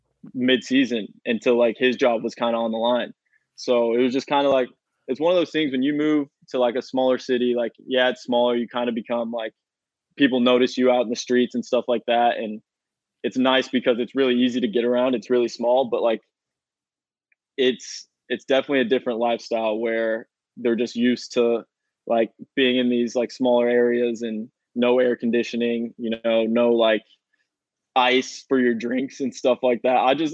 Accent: Kansas City, United States; like as an American, I'm just used to like in Kansas City, humid summers, like always having air conditioning.

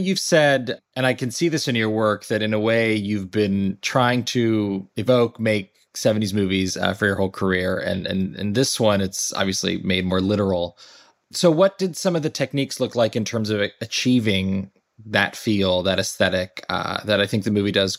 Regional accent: Los Angeles, California, United States; born there; I grew up all over, but I was born in Los Angeles.

